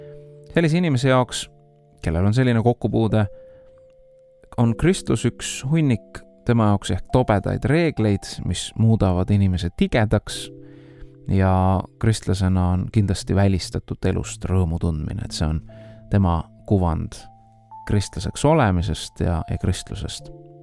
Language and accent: Estonian; Kärdla, Hiiu County, Estonia; Hiiumaalt Kärdlast.